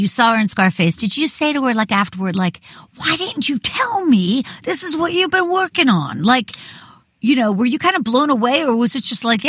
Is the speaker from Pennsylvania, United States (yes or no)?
yes; Pittsburgh, Pennsylvania, United States; I'm from Pittsburgh.